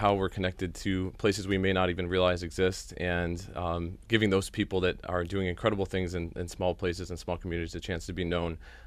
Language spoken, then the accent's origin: English; Rochester, New York, United States; also born or lived in Rockledge; Yeah, I was born in Rockledge, Florida in 1983, and my dad was actually brought up here for school as well for the U of R for his PhD studies around 87, and have always been around Rochester since that time, and it's still home right now.